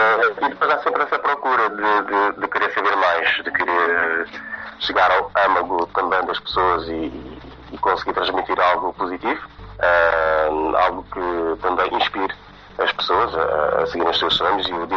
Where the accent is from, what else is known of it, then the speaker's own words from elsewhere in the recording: Portugal; eu próprio comecei por ser também lusófono, sendo português